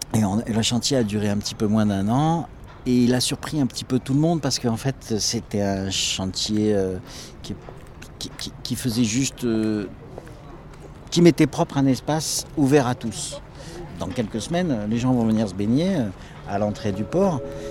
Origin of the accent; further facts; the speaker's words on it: Marseille, Provence-Alpes-Côte d'Azur, France; also born or lived in Paris; j'ai 57 ans maintenant. Je suis né à Marseille, donc en 61, forcément. J'ai toujours vécu ici, un petit peu à Paris, mais j'ai toujours vécu ici.